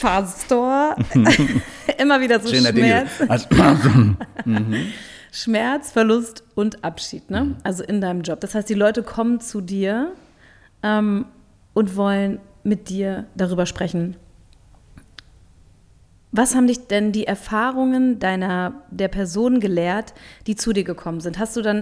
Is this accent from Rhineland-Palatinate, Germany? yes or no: no; North Rhine-Westphalia, Germany; Aus Westfalen.